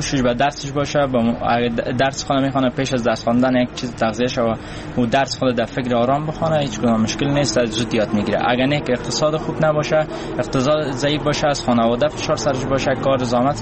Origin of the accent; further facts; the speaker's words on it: Kabul, Afghanistan; از کابل هستم.